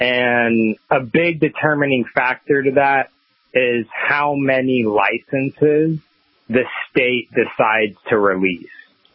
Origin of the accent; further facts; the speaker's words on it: Gresham, Oregon, United States; I grew up in Gresham, Oregon, which is a suburb of Portland.